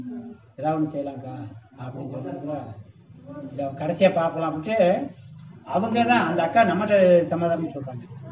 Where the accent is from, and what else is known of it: Munnar, Kerala, India; born or raised there